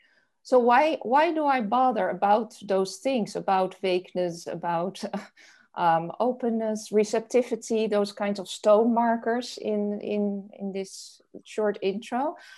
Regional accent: Netherlands; English is a second language; now in United States; My home country is the Netherlands. I currently live in the United States.

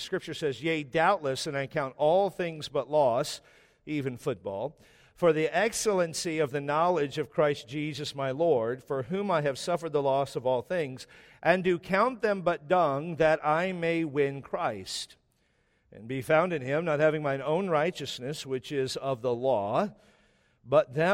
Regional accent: Washington, United States; And I'm from Washington, so we love the Northwest

